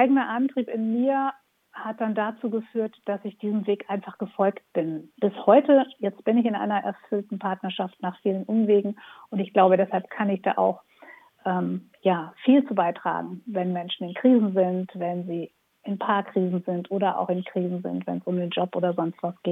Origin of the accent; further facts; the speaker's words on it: Ibbenbüren, North Rhine-Westphalia, Germany; ich komme aus Ippenbüren, das ist Nordrhein-Westfalen